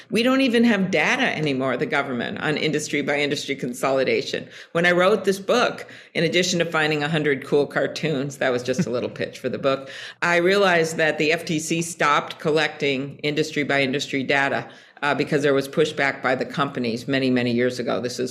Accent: Midwest, United States; I'm from the Midwest. This is where a lot of the fomenting of taking on big interests

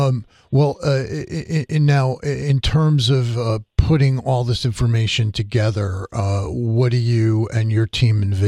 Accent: Waterbury, Connecticut, United States; Then to my hometown of Waterbury the next night

